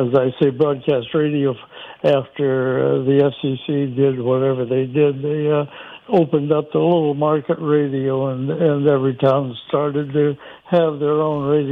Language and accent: English; Arkansas, United States; You mentioned that I was from Arkansas.